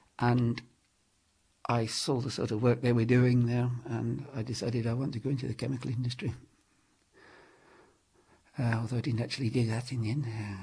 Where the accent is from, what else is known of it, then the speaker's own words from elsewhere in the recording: Bristol, South West England, United Kingdom; I was born in Bristol. I came up in a working class family. I went to a grammar school.